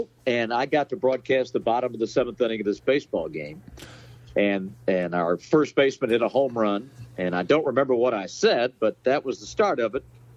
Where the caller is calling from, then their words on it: Washington, District of Columbia, United States; We're in Washington, D.C.